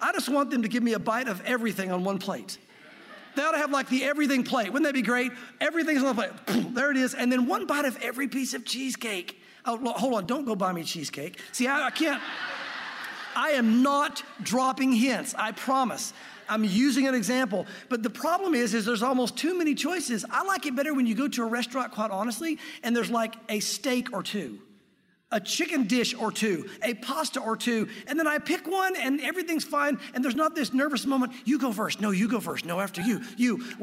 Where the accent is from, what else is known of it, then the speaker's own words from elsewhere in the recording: Jonesville, United States; I had Charlie and Chuck as my two best friends growing up in Jonesville